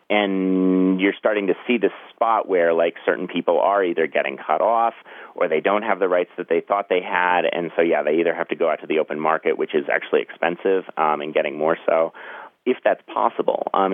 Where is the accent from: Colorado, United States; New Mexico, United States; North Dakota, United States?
Colorado, United States; The place where I grew up in Western Colorado, my family actually has a small farm and we have water rights.